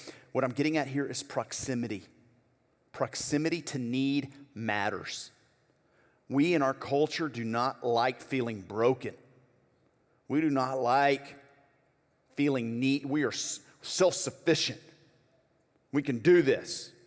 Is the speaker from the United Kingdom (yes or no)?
no; Louisiana, United States; I'm from Louisiana, went to school in Arkansas. My family's from Mississippi.